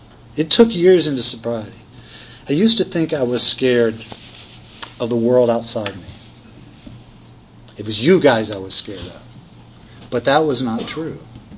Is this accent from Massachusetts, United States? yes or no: no; Texas, United States; I grew up in Texas. I grew up in a hard drinking culture, man.